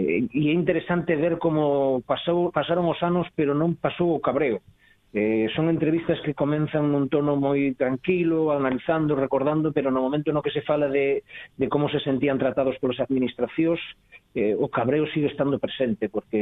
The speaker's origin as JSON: {"language": "Galician", "town": "Vigo", "region": "Galicia", "country": "Spain", "said": "porque eu son de Vigo"}